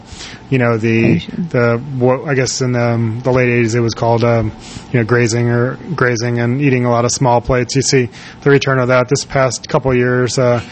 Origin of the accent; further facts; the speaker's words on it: East Coast, United States; I actually had to mention that as growing up on the East Coast, I did get to go to Chanterelle when it was in those first years